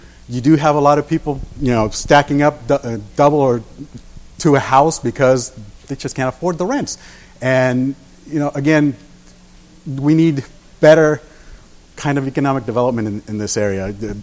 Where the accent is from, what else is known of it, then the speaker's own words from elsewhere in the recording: North Carolina, United States; growing up in North Carolina, it's like night and day.